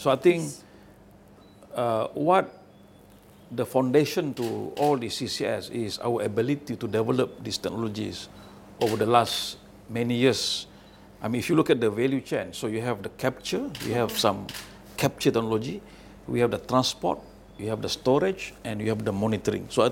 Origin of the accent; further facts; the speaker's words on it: Kota Kinabalu, Sabah, Malaysia; Hopefully will be deployed in my home state in Kota Kinabalu, Sabah, which I'm very proud of.